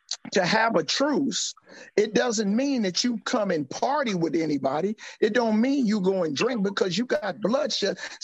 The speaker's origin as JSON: {"language": "English", "town": "Compton", "region": "California", "country": "United States", "tie": "born or raised there", "said": "I was saying that I grew up in Compton. I was raised in Compton on Elm Street, Nightmare on Elm Street."}